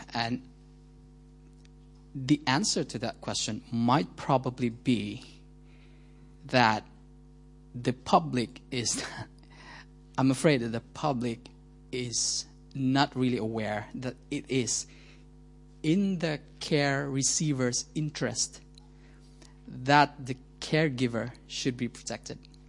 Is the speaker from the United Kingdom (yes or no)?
no; Philippines; moved away as an adult; also born or lived in China / Taiwan / United States; I was born in the Philippines, lived there for the past 27 years, went to China, went to Taiwan, went to the USA, and now currently here